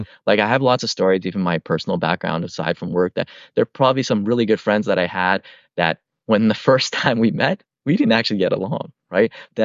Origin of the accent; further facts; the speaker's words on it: Canada; born there; I'm a Canadian born Chinese person, right?